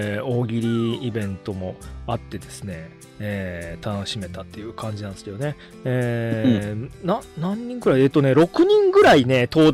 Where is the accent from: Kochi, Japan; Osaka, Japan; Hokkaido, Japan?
Kochi, Japan; あ、どうも僕高知から来ましたって言ったら、高知って驚いてくれてましたね。